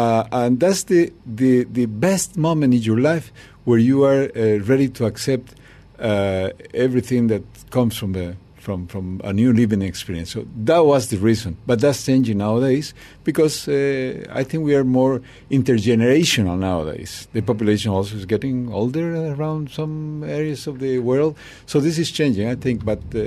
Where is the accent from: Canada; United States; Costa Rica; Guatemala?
Costa Rica; and I'm from Costa Rica.